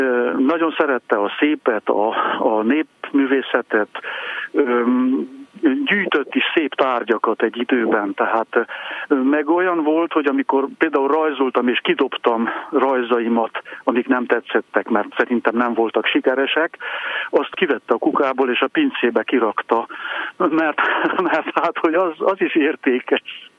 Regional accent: Lemnia, Covasna, Romania; also born or lived in Târgu Secuiesc; a származásilag a magyar, mondjuk így, hogy a Kárpát-medencének a legkeletibb csücskében születtem, Kézdivásárhelyen, de Lemhényben, a 10 kilométerrel lévő faluban cseperedtem, és római katolikus családban, és ugye kommunizmusban, szocializmusban születtem

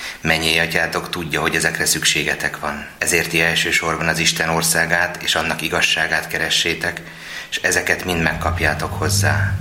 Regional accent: Győrzámoly, Győr-Moson-Sopron, Hungary; Igen, egy pici faluban nőttem föl Győrzámolyon

